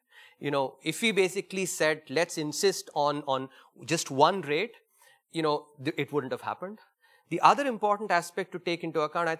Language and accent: English; India; Now, you know, for me as an Indian, this is unheard of.